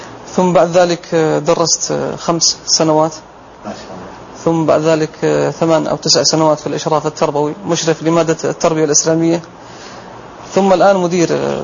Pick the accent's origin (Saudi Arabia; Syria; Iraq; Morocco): Saudi Arabia; Dammam, Eastern Province; also born or lived in Al-Ahsa; من مواليد الدمام.